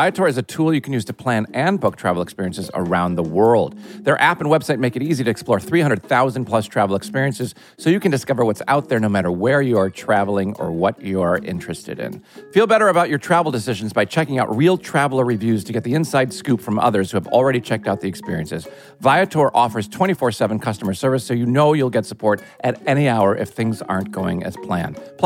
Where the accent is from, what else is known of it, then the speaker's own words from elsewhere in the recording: Chicago, Illinois, United States; Yeah, I grew up in Chicago, so he was a part of our lives.